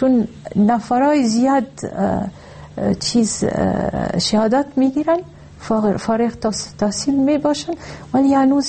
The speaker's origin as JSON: {"language": "Persian", "country": "Lebanon", "moved": "yes", "lives_now": "Kabul, Afghanistan", "said": "ما اصلا از لبنان هستم"}